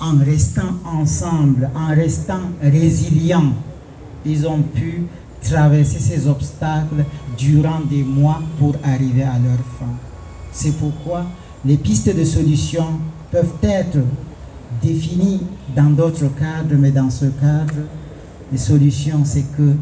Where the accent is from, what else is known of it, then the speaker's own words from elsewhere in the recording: Kousséri, Far North, Cameroon; Imaginez-vous, nous sommes tous Camerounais, issus de cette zone. Actuellement, si je décide de me rendre chez moi à Kousséri, je suis obligé de sortir du Cameroun, prendre le vol, aller au Tchad, atterrir à N'Djamena, avant de traverser pour entrer chez moi.